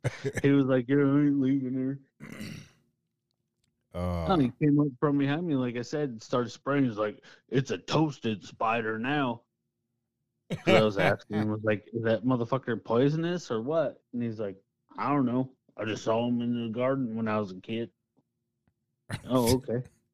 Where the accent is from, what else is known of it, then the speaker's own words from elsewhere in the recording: Wyoming, United States; You know, I'm fucking from Wyoming, man.